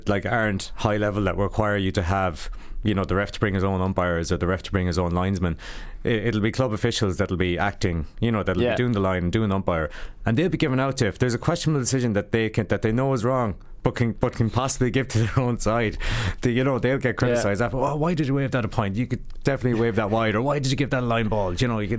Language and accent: English; Connacht, Ireland; Sure, look, I'm from Mayo, and nobody in the GAA